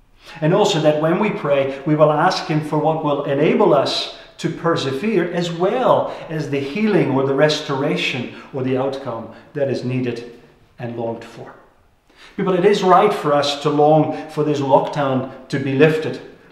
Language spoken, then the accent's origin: English; Netherlands; Now, I'm from Holland, and that is not how you would describe Dutch people.